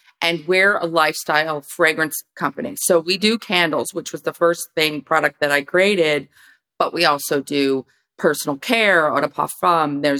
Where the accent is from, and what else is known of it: New York City, New York, United States